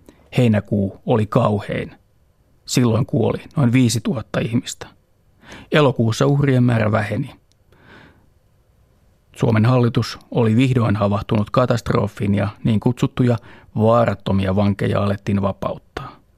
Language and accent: Finnish; Lahti, Päijät-Häme, Finland; Lapsuuden kotikaupunkini Lahden keskellä sijaitsee Fellmanin puisto. Koululaisena ajoin sen ohi bussilla joka päivä.